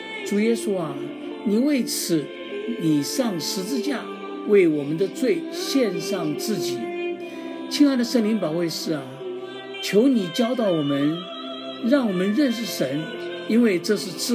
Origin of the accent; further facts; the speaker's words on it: Taiwan; 我从小在台湾长大，台湾这个地方是满天神佛